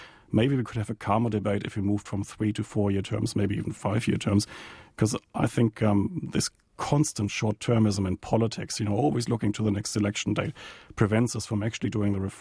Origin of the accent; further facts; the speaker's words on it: Germany; now in New Zealand; perhaps my cultural background. I come from Germany. We love talking politics.